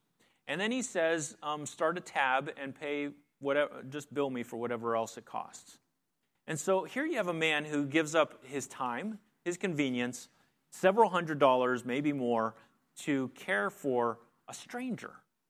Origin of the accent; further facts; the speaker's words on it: Pennsylvania, United States; I was from Pennsylvania. It was a 6.5-hour drive down there.